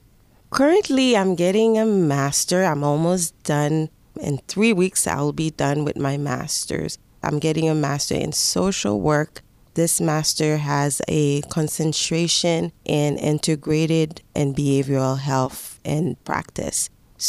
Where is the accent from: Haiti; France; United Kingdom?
Haiti; moved away as an adult; also born or lived in New York; now in Pittsburgh, United States; I was born in Haiti. When I came here, I was 19 years old, but I didn't come to Pittsburgh straight. I was in New York first and then moved to Pittsburgh. I grew up in a suburb. It's not like the suburb here. The suburb in Haiti really looked more like a countryside. And I grew up in a Christian family.